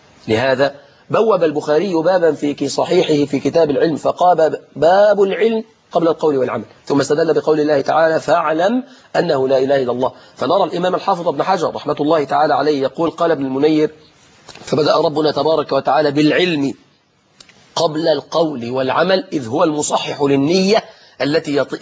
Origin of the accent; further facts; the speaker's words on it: Mansoura, Dakahlia, Egypt; يعني عندنا في المنصورة حاجة اسمها جولات يومية